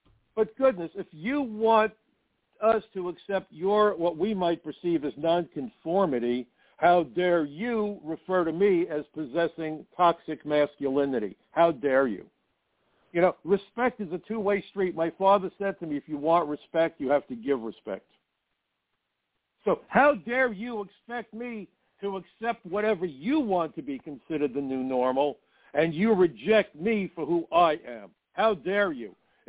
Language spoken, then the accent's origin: English; New York, United States; I'll be honest. I'm a New Yorker.